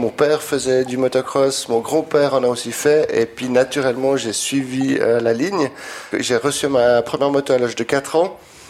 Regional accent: Switzerland; je suis un bon Suisse, j'aime pas trop parler d'argent.

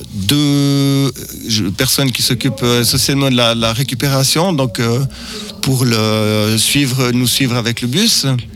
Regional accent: Switzerland; Alors, je suis suisse, je viens de la Suisse.

